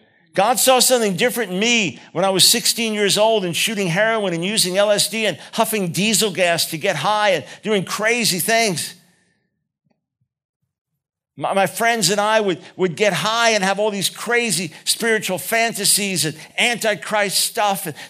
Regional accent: New York City, New York, United States; I'm from New York City. I'm Jewish. Sarcasm runs in my veins.

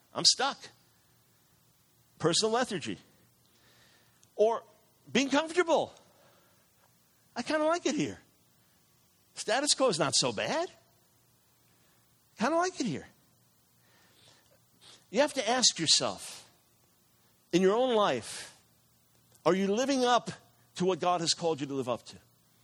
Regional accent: New York, United States; There's nothing like getting blasted by someone from New York and being able to graciously blast back as a New Yorker.

